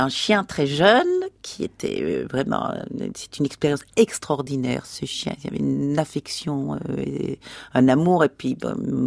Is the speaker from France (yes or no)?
no; Belgium; moi je suis belge.